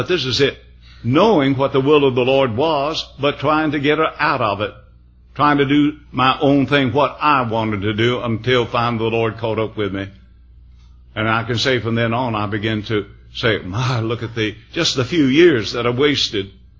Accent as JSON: {"language": "English", "region": "the South", "country": "United States", "said": "We met there, and I came from the South."}